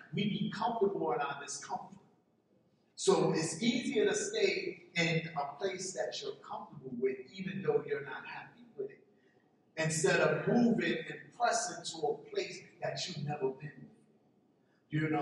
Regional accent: Brooklyn, New York, United States; We're from Brooklyn. So we know what it's like, you know, and I come from the projects, you come from that same area, you know, so we're from that hood. But I grew up in the 70s

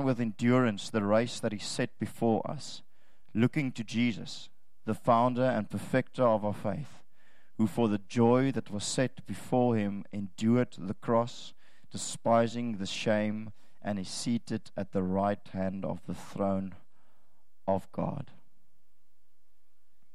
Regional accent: India; accent: Indian; I end up in my Indian accent, which is more dominant in me.

